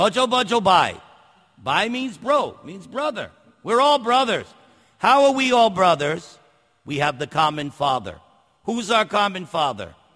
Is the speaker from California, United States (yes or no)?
no; New York, United States; I'm from New York. Forget about it.